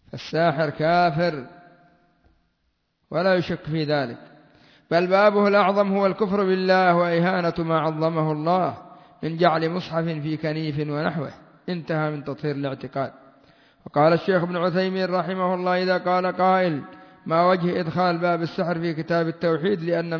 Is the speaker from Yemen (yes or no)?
yes; Yemen; وعندنا في اليمن ما يسموا الساحر في بعض المناطق